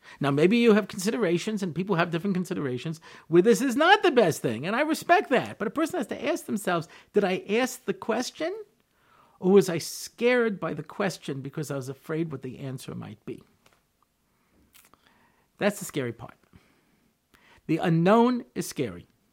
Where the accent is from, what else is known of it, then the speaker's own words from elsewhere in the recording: United States; And I grew up in America. I was an American. I moved here.